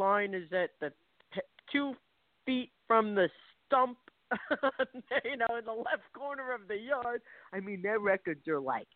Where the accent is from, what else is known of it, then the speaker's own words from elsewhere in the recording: Long Island, New York, United States; now in Las Vegas, United States; We live in Vegas, and my husband's also from Long Island. We're both from Long Island.